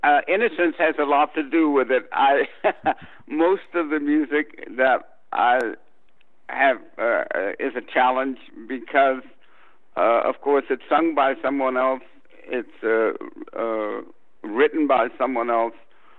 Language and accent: English; San Francisco, California, United States; also born or lived in Texas; Well, you know, I was raised in San Francisco. I was born in Texas. My dad took the family to San Francisco when I was about 4 or 5 years old.